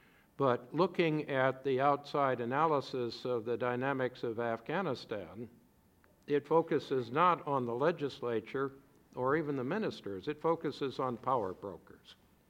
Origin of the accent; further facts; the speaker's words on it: Chicago, Illinois, United States; And I come from Chicago